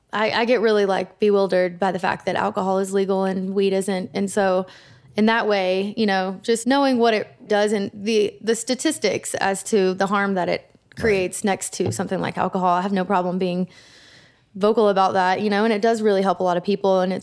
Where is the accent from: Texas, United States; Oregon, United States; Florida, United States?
Texas, United States; it obviously means so much to me, just being a Texan and being a songwriter.